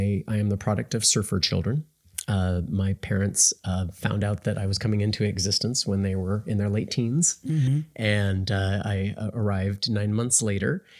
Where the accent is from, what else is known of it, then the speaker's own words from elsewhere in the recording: Santa Cruz, California, United States; I grew up in Santa Cruz in Monterey in California.